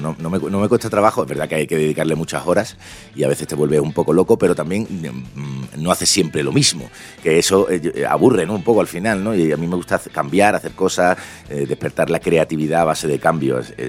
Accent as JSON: {"language": "Spanish", "town": "Málaga", "region": "Andalusia", "country": "Spain", "said": "Yo soy un chaval de Málaga, sigo considerándome un chaval de Málaga, aunque tengo ya más años que un bosque"}